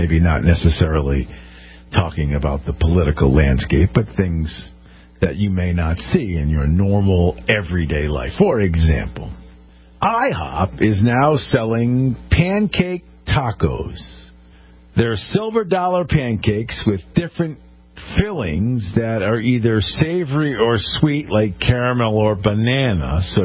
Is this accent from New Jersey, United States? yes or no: no; Connecticut, United States; it's been a little chaotic here in my home state of Connecticut.